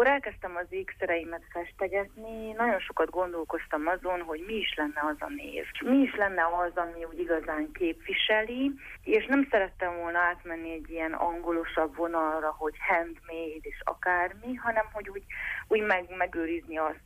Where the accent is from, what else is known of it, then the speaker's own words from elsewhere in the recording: Târgu Mureș, Mureș County, Romania; also born or lived in Acățari; Először is Marosvásárhelyi vagyok, Marosvásárhely mellett, Ákosfalván születtem, és még pontosabban Nyáráccentben edeki vagyok.